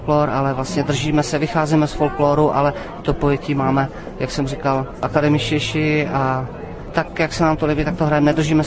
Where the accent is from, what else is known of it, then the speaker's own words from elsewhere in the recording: Moravia, Czechia; now in Prague, Czechia; jsme vlastně Moraváci tady z Prahy